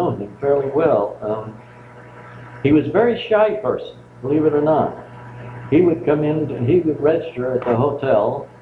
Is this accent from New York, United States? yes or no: no; Connecticut, United States; I lived in Salisbury. I lived on East Street for a while down in Lakeville. But no, I was born on Solihull Hill and lived there all my life, all my young life. Lived there until, 1926